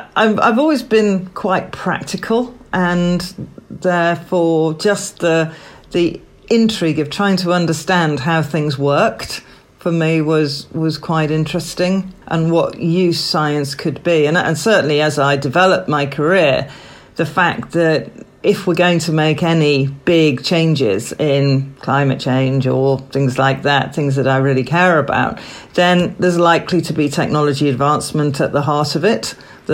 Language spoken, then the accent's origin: English; North West England, United Kingdom; Yes, and I only came to King Edward's for sixth form.